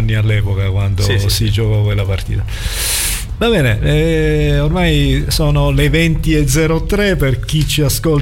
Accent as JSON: {"language": "Italian", "town": "Taranto", "region": "Apulia", "country": "Italy", "said": "No, Tarantino."}